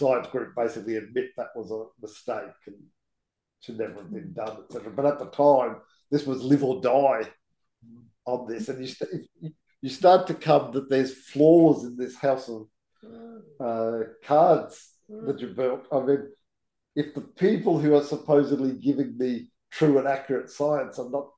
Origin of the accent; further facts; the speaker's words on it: Queensland, Australia; But I grew up in Queensland. In my high school years was in the 70s.